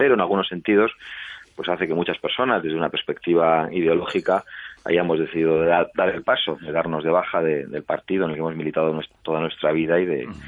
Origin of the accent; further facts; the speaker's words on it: Basque Country, Spain; soy vasco y he tenido una vivencia muy cercana a todo lo que ha sucedido en mi tierra.